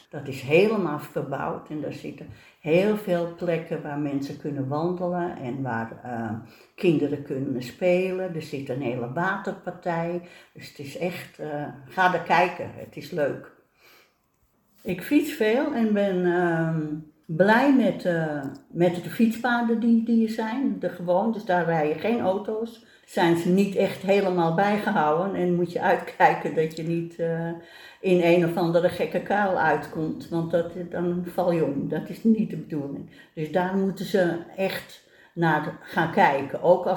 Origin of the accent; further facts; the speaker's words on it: Amsterdam, North Holland, Netherlands; born there; Ik ben geboren in Amsterdam in 1946 en ik woon in de Weermolen.